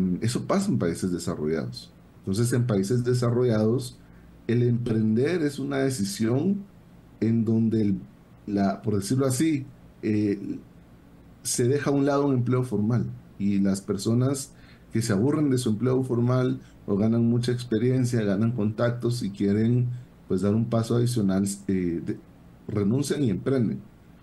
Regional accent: Guatemala; o simplemente pues somos soñadores los guatemaltecos

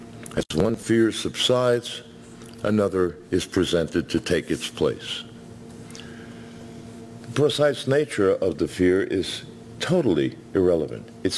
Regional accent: New York, United States; because I'm from New York. And as soon as you make a stupid law, I have six ways around it.

